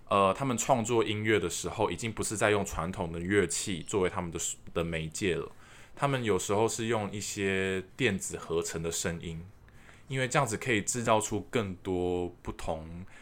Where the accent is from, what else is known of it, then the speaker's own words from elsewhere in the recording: Taiwan; 或者是我们比如说以台湾人来说好了，我们台湾人每个人在国高中一定都会上国文课，对不对？